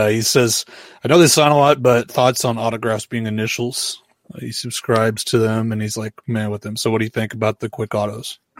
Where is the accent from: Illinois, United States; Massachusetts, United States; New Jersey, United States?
Illinois, United States; Golconda; that little yodeling kid from Walmart, actually is from my hometown